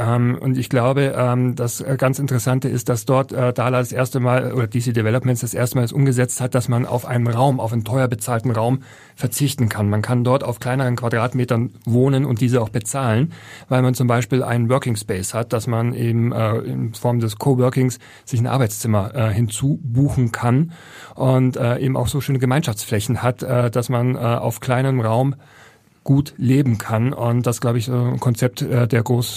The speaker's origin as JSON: {"language": "German", "town": "Munich", "region": "Bavaria", "country": "Germany", "tie": "born there", "moved": "as an adult", "lives_now": "Hamburg, Germany", "said": "hört man noch, dass ich gebürtiger Münchner bin. Lebe mit meiner Familie aber seit 2012 in Hamburg und wir fühlen uns hier pudelwohl."}